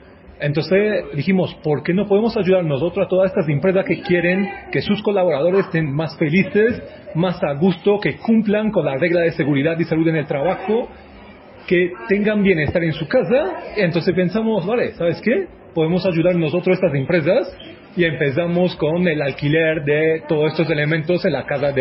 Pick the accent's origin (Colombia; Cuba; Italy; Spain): Italy; soy italiano